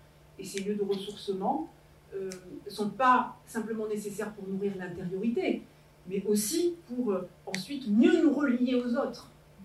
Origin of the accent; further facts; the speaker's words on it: South-West France, France; accent: South-West French; On avait un accent dans le Sud-Ouest, on avait un accent, alors je sais que ça s'entend encore quand je vous parle à la radio, mais on avait un accent très prononcé.